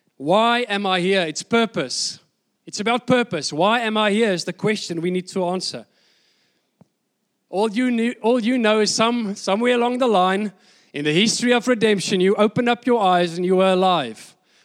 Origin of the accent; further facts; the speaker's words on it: Bloemfontein, Free State, South Africa; also born or lived in Welkom / Port Elizabeth; I was born in Welkom. So if you had to ask me, where are you from? Well, I would say I was born in Welkom. And then luckily, by God's grace, we moved to Bloemfontein when I was pretty young. And that's where I grew up.